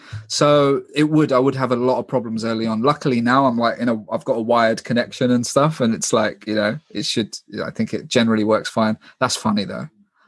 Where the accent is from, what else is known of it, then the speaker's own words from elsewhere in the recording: London, United Kingdom; I'm from London.